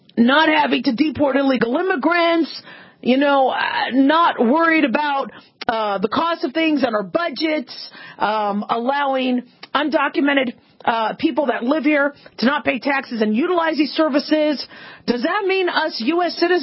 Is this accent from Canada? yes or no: no; Los Angeles, California, United States; born there; I was born in Los Angeles. It was Cedars of Lebanon at the time, and now it's Cedars of Sinai Hospital.